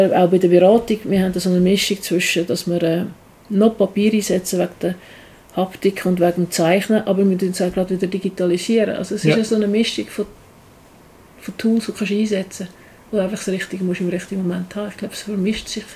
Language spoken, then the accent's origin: German; Switzerland; Für uns als Schweizer, glaube ich, weil wir kriegen den Lohn in Schweizer Franken, zahlen in Schweizer Franken